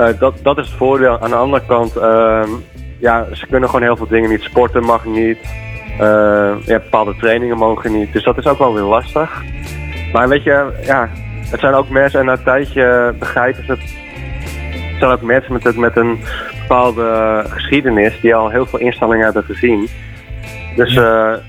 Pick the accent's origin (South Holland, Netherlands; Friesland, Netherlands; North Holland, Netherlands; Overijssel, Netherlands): North Holland, Netherlands; Wognum; ik kom uit Wognum, zoals vlakbij Horen.